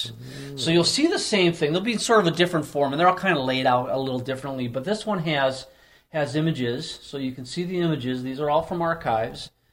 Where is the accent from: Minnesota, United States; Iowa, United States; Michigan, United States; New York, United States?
Minnesota, United States; Minneapolis; so I'm from Minnesota. I'm a native Minnesotan from Minneapolis. I have family who live in central Minnesota